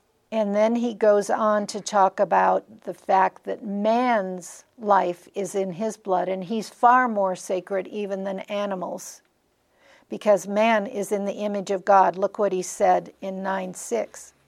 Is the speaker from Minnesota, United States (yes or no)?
yes; Minnesota, United States; Now, I grew up in Minnesota, and we spend a lot of our holidays in South Dakota on the farms